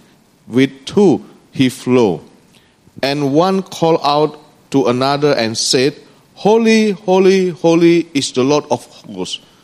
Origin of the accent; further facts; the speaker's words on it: Indonesia; English is a second language; Brothers and sisters, I'm from Indonesia